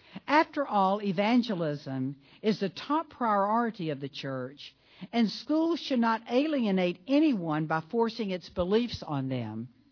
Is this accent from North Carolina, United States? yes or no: no; Jackson, Tennessee, United States; but my hometown of Jackson, Tennessee is now going to have a Catholic high school.